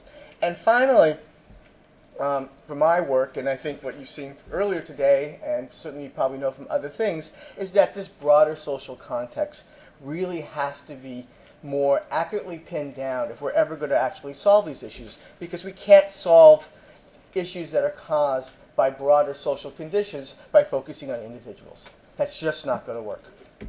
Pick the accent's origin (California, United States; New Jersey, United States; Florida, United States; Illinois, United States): California, United States; so where I live in Massachusetts or where I grew up in California